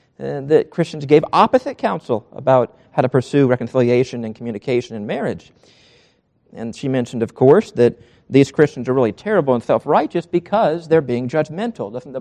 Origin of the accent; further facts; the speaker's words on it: Southern United States, United States; as you know, I was trained to do as a Southerner